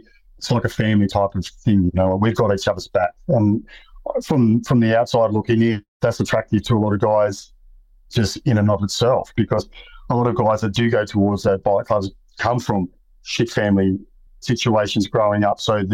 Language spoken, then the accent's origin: English; Penrith, New South Wales, Australia; I grew up in Western Sydney. Violence was common in the area. And I seen guys, look, we didn't have a lot of money in the, like most people grow up around the Penrith area aren't well off.